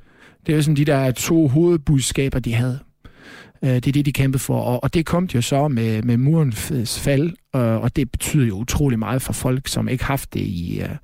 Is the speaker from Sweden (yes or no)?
no; Leipzig, Saxony, Germany; Leipzig, hvor jeg kommer fra, det har været en af de byer, hvor der var de største demonstrationer